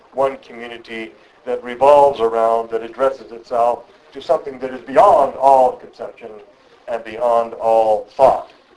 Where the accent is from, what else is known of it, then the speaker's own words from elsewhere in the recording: Vancouver, British Columbia, Canada; the community that I grew up in Vancouver, when I was a child.